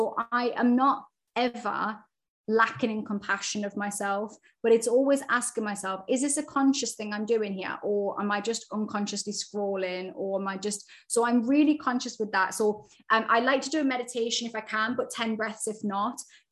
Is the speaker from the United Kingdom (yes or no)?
yes; England, United Kingdom; firstly, I'm English